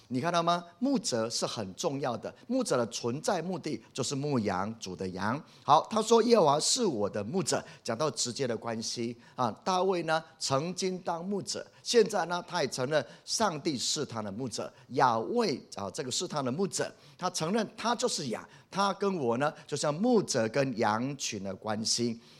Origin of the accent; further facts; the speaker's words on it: Taiwan; 弟兄姐妹，我们台湾人很穷啊，为什么很穷呢？